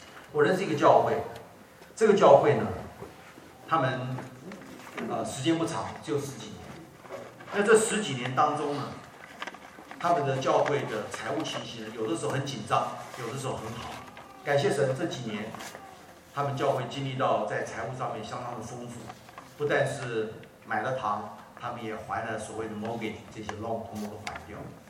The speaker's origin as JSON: {"language": "Chinese", "country": "China", "said": "我们中国人有这个使命，我们中国人有这恩典，我们中国人不能忘记"}